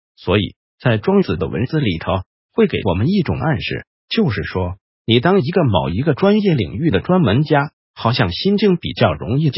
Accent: Taiwan; 就好比说以我们台湾人的立场来讲，台湾人学英文把英文学得非常好

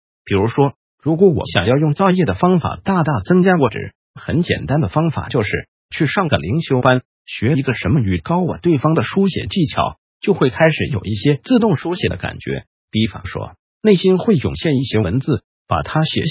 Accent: Taiwan

